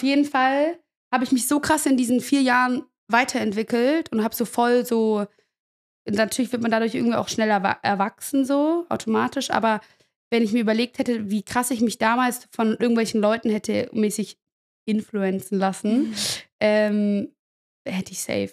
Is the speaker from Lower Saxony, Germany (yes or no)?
no; Tübingen, Baden-Württemberg, Germany; moved away as an adult; Ich bin eigentlich aus Tübingen. Ich bin tatsächlich mit 2 Wochen 19 habe ich gesagt, ich ziehe 9 Stunden von zu Hause weg.